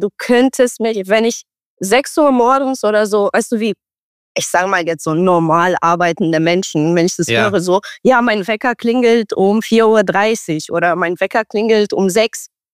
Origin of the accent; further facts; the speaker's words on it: Romania; German is a second language; now in Germany; Ey, ich komme aus Rumänien, also Knoblauch, das macht schon ein bisschen Sinn